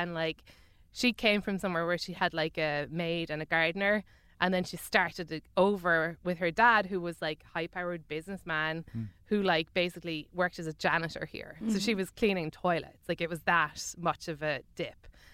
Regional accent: Ireland; I'm an Irish celebrity.

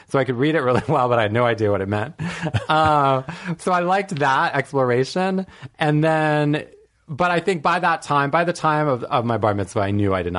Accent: Washington, District of Columbia, United States; Yeah, I grew up in suburban DC.

